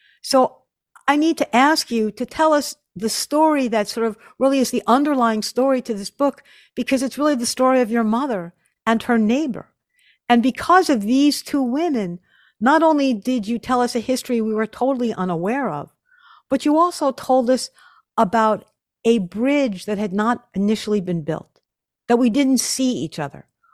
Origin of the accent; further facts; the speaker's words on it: Long Island, New York, United States; my experience as a white female growing up on Long Island is very different from a Black woman growing up in Detroit